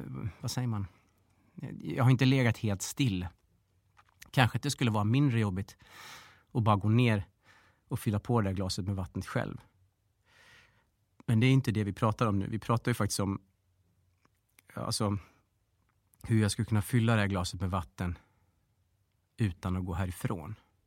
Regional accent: Australia; now in Sweden; Jag kommer inte från Sverige från början, utan jag kommer från Australien.

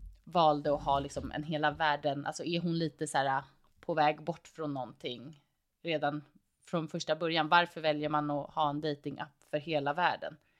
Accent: Sweden; Han är amerikan och jag är svensk.

